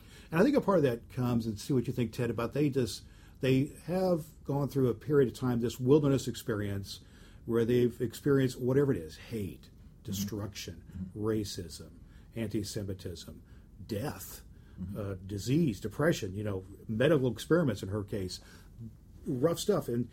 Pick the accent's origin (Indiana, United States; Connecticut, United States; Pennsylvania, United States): Indiana, United States; Terre Haute; other stories I hear from her from my hometown of Terre Haute is that you know, she really pours herself into children.